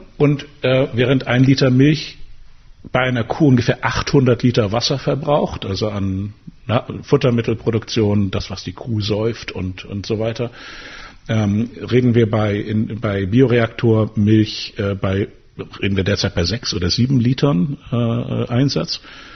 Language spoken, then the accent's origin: German; Hamburg, Germany; meine Heimatstadt Hamburg